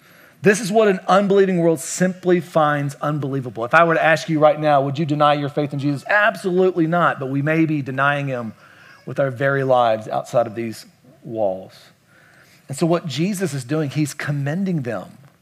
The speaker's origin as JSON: {"language": "English", "region": "Kentucky", "country": "United States", "lives_now": "Las Vegas, United States", "said": "I'm from Kentucky."}